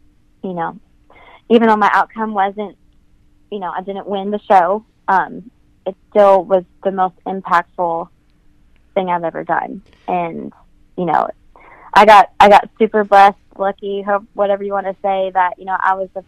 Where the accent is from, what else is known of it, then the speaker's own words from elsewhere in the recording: Knoxville, Tennessee, United States; You know, like, I'm from Knoxville. What am I doing here? I'm going to go home.